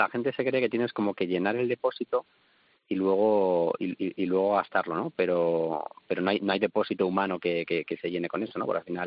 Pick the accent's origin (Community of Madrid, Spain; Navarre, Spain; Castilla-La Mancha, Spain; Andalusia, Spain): Community of Madrid, Spain; Madrid; born there; nací en Carabanchel, de una familia humilde.